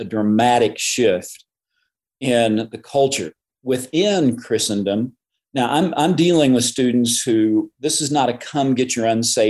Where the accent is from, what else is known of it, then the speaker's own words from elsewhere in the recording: Illinois, United States; Well, I was raised in Illinois, so Southern Illinois, nowhere near Chicago.